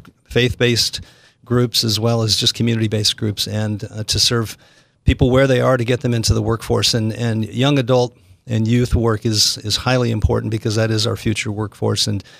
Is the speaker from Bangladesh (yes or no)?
no; Minnesota, United States; moved away as an adult; now in Carmel Valley, United States; Well, I grew up in Lake Wobegon, Minnesota, so I'm native of Minnesota.